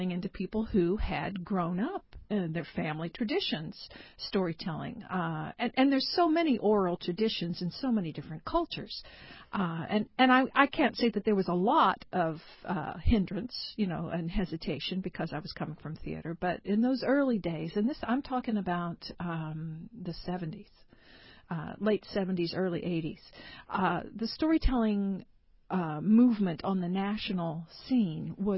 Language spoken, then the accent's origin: English; Appalachia, United States; I come from Appalachia. So, lots of storytelling. I grew up hearing older relatives, neighbors, on the porch on Sundays, always talking.